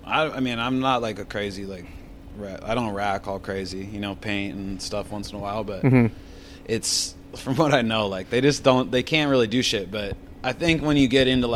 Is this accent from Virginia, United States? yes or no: no; Santa Cruz, California, United States; Like where I grew up in Santa Cruz, California, like that was a thing.